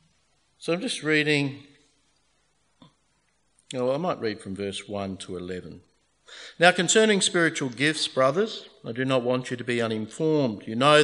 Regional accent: Queensland, Australia; When I was growing up in Queensland, I had periods of sickness

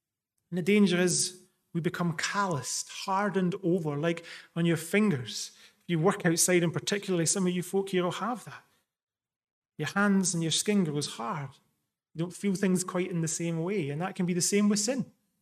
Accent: Scotland, United Kingdom; It's where I'm from. I'm Scottish.

